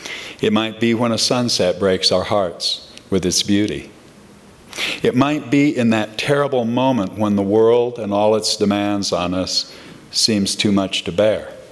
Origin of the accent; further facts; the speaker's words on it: Chicago, Illinois, United States; born there; I was born in Chicago in the time of President Eisenhower.